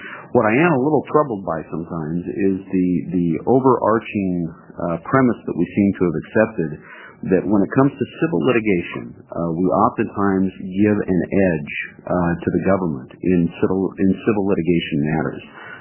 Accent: Bend, Oregon, United States; even in lowly places like Bend, my hometown

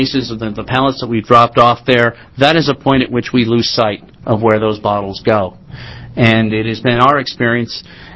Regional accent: Connecticut, United States; I'm from Connecticut. It's kind of in my neighborhood.

